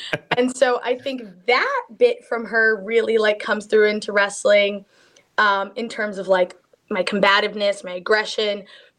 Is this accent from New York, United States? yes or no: yes; Long Island, New York, United States; we just had Forbidden Door in my hometown of Long Island